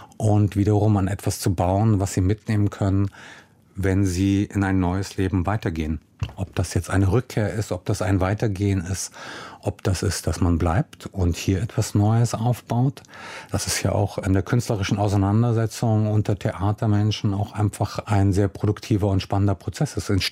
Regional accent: Milan, Lombardy, Italy; also born or lived in Lower Bavaria, Germany; in meiner niederbayerischen Jugend, zurückgekehrt aus Italien. Ich bin davor in Milano aufgewachsen, mit auf Italienisch und auf Deutsch, mit zwei Sprachen, mit einem Coming Out in den 80er Jahren als schwuler Junge auf dem Land

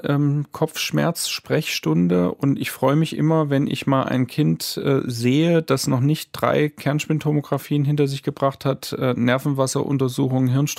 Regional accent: Stuttgart, Baden-Württemberg, Germany; born there; now in Homburg, Germany; Ich bin gebürtiger Stuttgarter, habe in Tübingen studiert und mich hat es damals aus hormonellen Beweggründen ins Saarland verschlagen.

